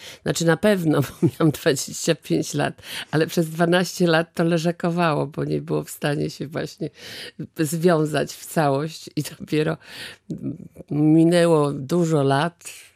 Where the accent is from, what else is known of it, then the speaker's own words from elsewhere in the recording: Gdańsk, Pomeranian Voivodeship, Poland; jako że tu jestem gdańszczanką